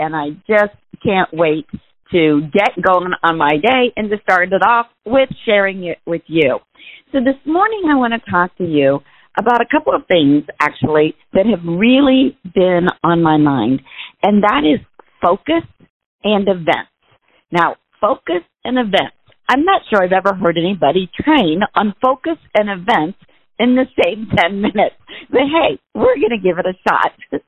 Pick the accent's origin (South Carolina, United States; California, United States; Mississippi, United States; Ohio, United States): Ohio, United States; I'm a regional vice president, and I hail from the Central Ohio area.